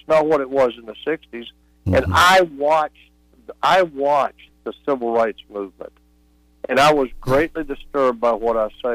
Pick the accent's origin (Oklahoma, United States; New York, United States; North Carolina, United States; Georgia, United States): North Carolina, United States; New Bern; I grew up in a racist environment. I grew up in New Bern, North Carolina. I love that town